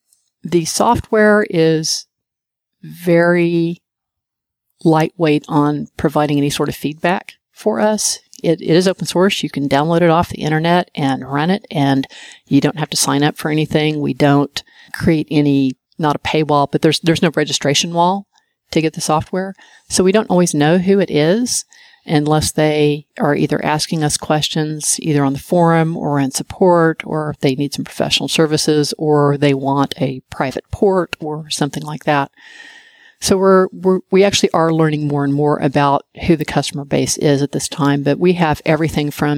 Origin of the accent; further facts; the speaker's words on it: Oklahoma, United States; I'm too old. I'm from Oklahoma originally.